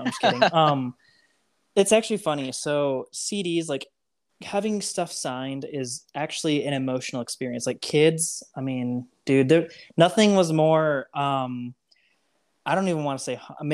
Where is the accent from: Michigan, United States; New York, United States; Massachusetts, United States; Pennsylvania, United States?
Michigan, United States; now in Nashville, United States; When we come back to Michigan, it's actually very sentimental for me, because that's my hometown. Coming back to Michigan. And there's going to be a lot of people there that maybe have known me before I even moved to Nashville.